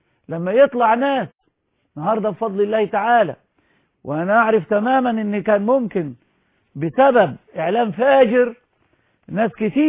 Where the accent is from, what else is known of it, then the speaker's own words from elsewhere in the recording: Egypt; هي اللي دفعت إلى الشباب والبلاطجة والبلطجية عندنا في مصر